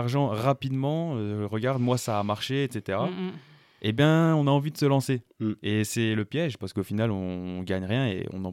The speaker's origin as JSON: {"language": "French", "town": "Metz", "region": "Grand Est", "country": "France", "said": "je viens de Metz. Et je suis dans un groupe étudiant de Metz."}